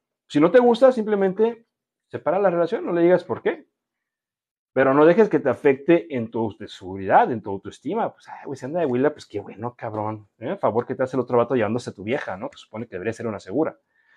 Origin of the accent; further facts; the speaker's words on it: Guadalajara, Jalisco, Mexico; yo soy de GDL.